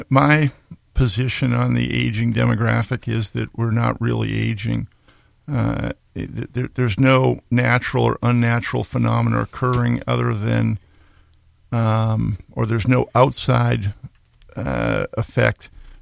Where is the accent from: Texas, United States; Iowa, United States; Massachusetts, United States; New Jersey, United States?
Massachusetts, United States; outside of Boston where there was busing and where issues involving race were very, very profound in my hometown and obviously across the country.